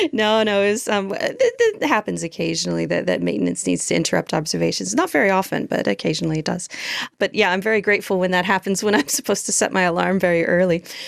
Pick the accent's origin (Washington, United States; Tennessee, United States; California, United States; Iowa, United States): California, United States; San Diego; moved away as an adult; now in Australia; I'm originally from San Diego in Southern California, but I moved out to Australia to do my undergraduate degree in the early 2000s.